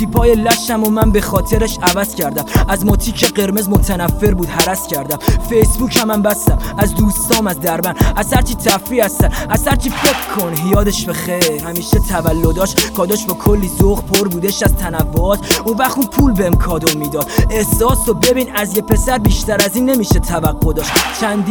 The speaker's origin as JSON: {"language": "Persian", "country": "Iran", "tie": "born there", "said": "من یه ایرانیم متولد وطن"}